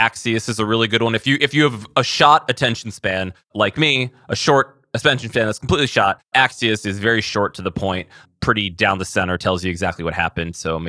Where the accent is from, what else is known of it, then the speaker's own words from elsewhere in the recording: Washington, District of Columbia, United States; born there; I was born in Washington, D.C., and both my parents worked in the government or with the government.